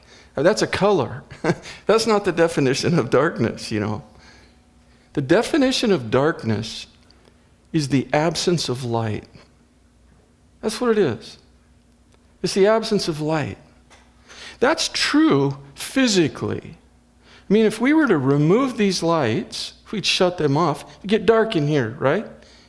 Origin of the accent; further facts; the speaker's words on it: Midwest, United States; I'm thankful that I was raised in the Midwest, aren't you? I'm thankful that I do not live on the coast right now.